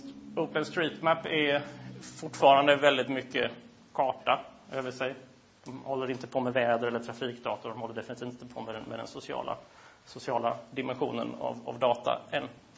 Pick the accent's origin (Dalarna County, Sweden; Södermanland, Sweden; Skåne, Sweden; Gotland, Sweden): Skåne, Sweden; Malmö; Jag är från Malmö så jag kan inte riktigt värdera om det här är en bra topplista eller inte.